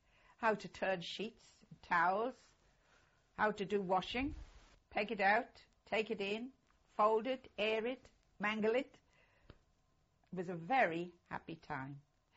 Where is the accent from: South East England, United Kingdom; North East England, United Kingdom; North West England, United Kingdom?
North East England, United Kingdom; Blyth; born there; I was born in Blyth, Northumberland, on the 12th of March, 1924.